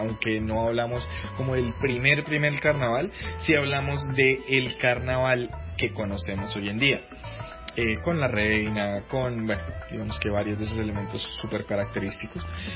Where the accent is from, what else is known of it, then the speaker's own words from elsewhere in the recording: Colombia; Siempre ha sido nuestra idea tratar de celebrar nuestra colombianidad de un modo distinto.